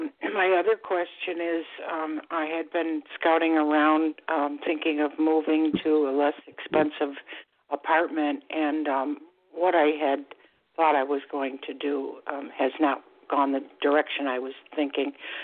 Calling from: Florida, United States; Hi. I'm calling from Florida.

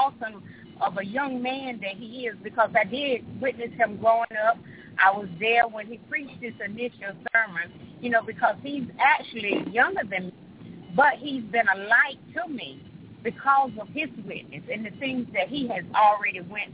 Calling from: North Carolina, United States; Hello. I'm calling from Larnberg, North Carolina.

